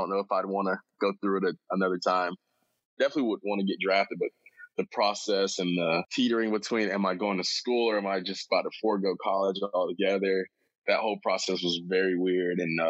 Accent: Georgia, United States; You mostly, growing up in Georgia, like if you play baseball, everyone knows everyone.

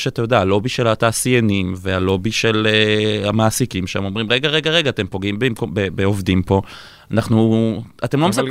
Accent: Haifa, Haifa District, Israel; לי מותר, אני חיפאי.

